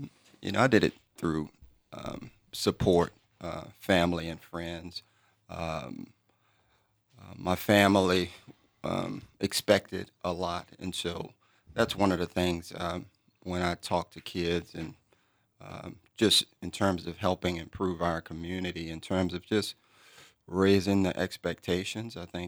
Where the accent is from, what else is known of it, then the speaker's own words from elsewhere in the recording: Louisiana, United States; Growing up was a challenge. My mother was the youngest of seven. She had me when she was 16, which basically made me number eight. And so I was primarily raised by my grandmother.